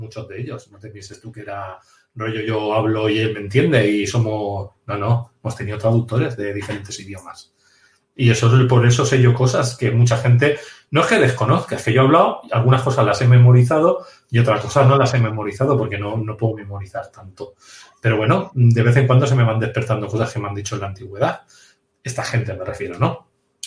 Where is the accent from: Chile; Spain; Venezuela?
Spain; Catalonia; Hemos ido como prensa de televisión, de hecho, de Madrid, cuando yo soy catalán, para que lo entiendas.